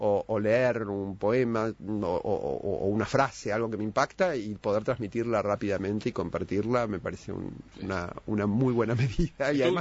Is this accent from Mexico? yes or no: no; Argentina; now in Uruguay; Soy argentino, exactamente, sí.